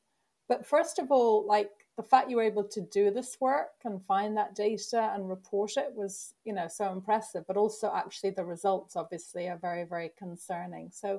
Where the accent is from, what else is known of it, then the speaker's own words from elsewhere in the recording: Ireland; I grew up in Ireland, so it's a very, very different approach, I would say.